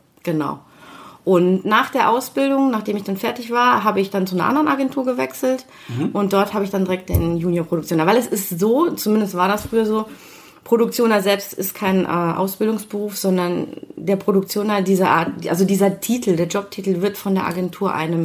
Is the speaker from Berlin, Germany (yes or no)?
no; Düsseldorf, North Rhine-Westphalia, Germany; Und aufgewachsen hier in Düsseldorf im Studentenheim in Bilk.